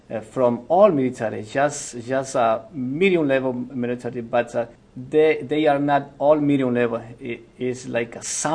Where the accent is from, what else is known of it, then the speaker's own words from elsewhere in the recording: Ecuador; we are indigenous people from Ecuador, and the major people from South America, especially from west side, I mean Colombia, Ecuador, Peru, and Bolivia, has roots